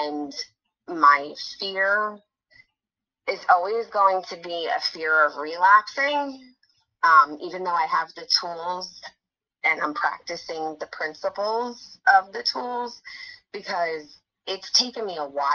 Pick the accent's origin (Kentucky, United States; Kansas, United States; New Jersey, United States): New Jersey, United States; also born or lived in Pennsylvania; now in Los Angeles, United States; I am from, born and raised in New Jersey, but moved to Pennsylvania. Right now I'm in Los Angeles.